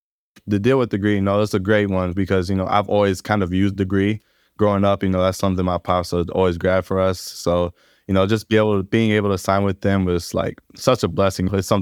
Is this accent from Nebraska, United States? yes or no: yes; Omaha, Nebraska, United States; especially growing up in Omaha, Nebraska. It's not very likely to see somebody go to the NBA from Omaha.